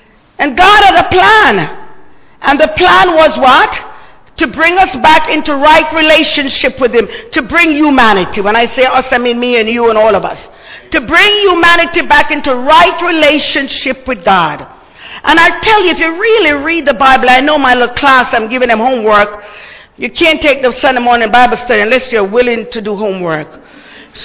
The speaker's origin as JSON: {"language": "English", "country": "Jamaica", "said": "You know, I'm Jamaican, so I'm always trying to look for a little bit of hope."}